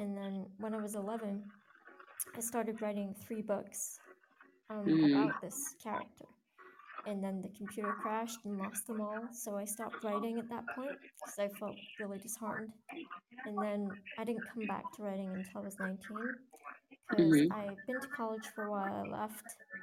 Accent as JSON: {"language": "English", "region": "Scotland", "country": "United Kingdom", "said": "So I'm from Scotland, which is in the United Kingdom."}